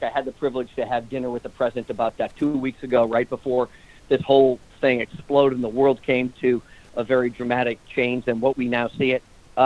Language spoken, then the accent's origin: English; New Hampshire, United States; that's about 7 times the population of my home state of New Hampshire